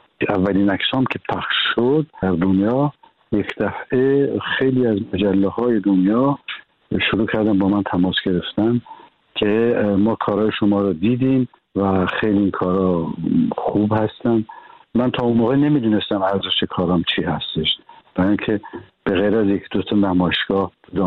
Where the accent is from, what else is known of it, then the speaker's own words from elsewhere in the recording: Iran; moved away; بعد از این که از ایران اومدم